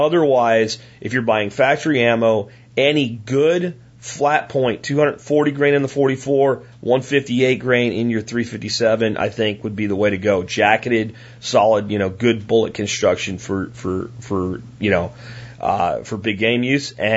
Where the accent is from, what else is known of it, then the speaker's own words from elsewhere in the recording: Pennsylvania, United States; You have deer that are a lot like the deer I grew up hunting in Pennsylvania.